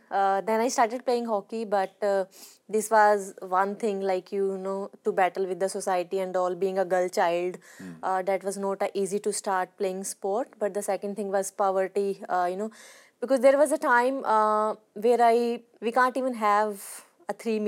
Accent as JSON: {"language": "English", "region": "Haryana", "country": "India", "said": "because I came from Haryana, and if we talk about Haryana 25 years ago, not many people encourage girls to play sport, actually."}